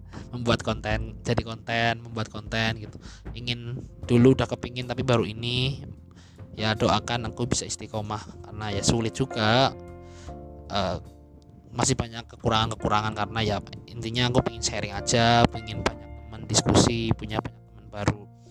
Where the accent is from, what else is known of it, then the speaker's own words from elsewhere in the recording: Cilacap, Central Java, Indonesia; accent: Ngapak; aku itu aslinya dari Cilacap, jadi ngapak-ngapak.